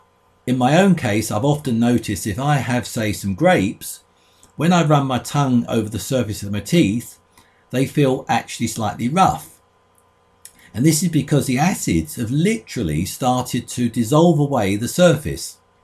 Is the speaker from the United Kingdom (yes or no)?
yes; London, United Kingdom; born there; I was born in London, and in those days, sugar was regarded as a treat.